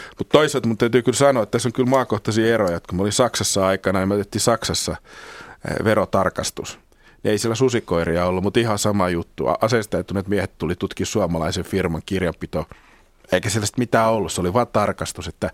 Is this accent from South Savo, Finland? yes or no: yes; Joroinen, South Savo, Finland; mä oon Joroisista kotosi ja meillä katsottiin, että Varkaus on niin mahdottoman iso kaupunki